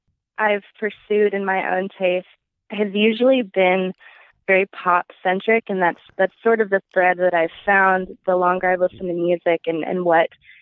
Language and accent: English; Atlanta, Georgia, United States; And I grew up in Atlanta, so I was always exposed to a lot of rap and hip hop